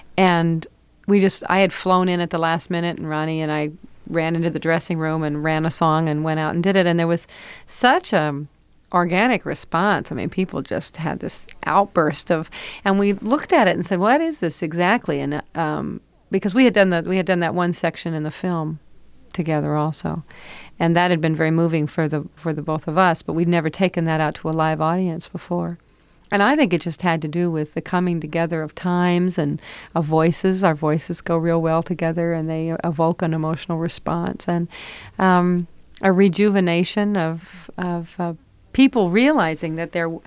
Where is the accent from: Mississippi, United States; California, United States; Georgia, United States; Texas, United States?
California, United States; I was a farm child. I lived out in Northern California on a tiny farm, so we didn't have a movie house to go to or a street corner to hang out on.